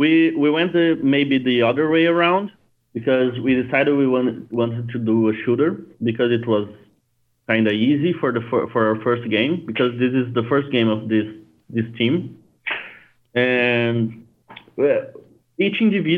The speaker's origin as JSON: {"language": "English", "town": "Florianópolis", "region": "Santa Catarina", "country": "Brazil", "second_language": "English", "said": "Yeah, I'm from Brazil."}